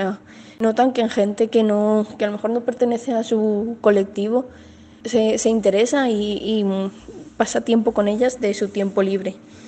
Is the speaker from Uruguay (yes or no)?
no; Sedaví, Valencian Community, Spain; tengo 22 años, soy de Sedaví.